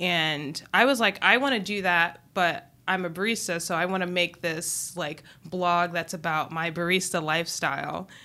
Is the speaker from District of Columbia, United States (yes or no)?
yes; Washington, District of Columbia, United States; also born or lived in Northern Virginia; now in Phoenix, United States; I grew up in D.C., in the D.C. area.